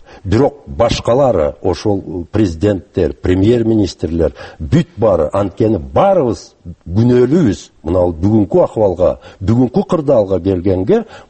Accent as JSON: {"language": "Kyrgyz", "country": "Kyrgyzstan", "tie": "born or raised there", "said": "Мен аны жакшы билем, өзүм түштүктө чоңойгом."}